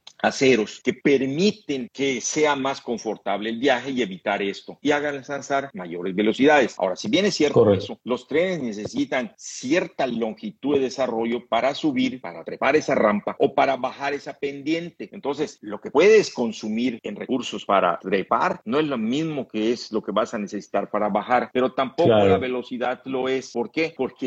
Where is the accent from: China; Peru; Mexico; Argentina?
Mexico; firmamos, digo, como mexicano